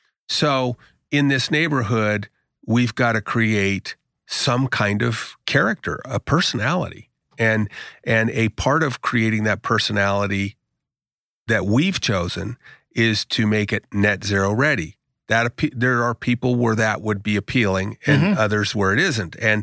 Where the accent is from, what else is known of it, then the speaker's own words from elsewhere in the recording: California, United States; I come from Southern California and I love the movie Chinatown